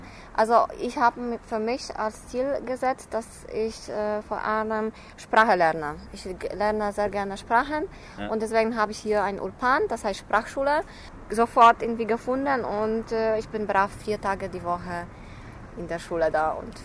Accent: Poland; für die ist es immer noch Polen, also meine Heimat ist eher

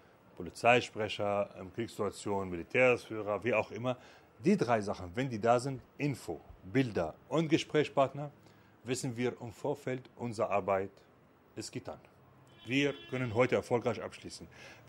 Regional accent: Syria; German is a second language; moved away as an adult; now in Germany; bin aus Syrien, bin hier seit 20 Jahren in Deutschland

